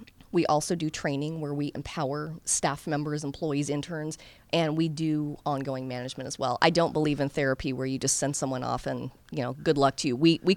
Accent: California, United States; I'm from California. I'm big into recycling.

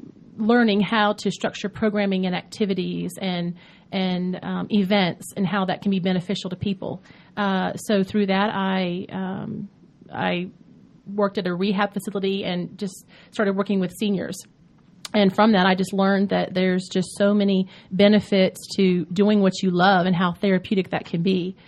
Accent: Atlanta, Georgia, United States; I grew up here in the Atlanta area.

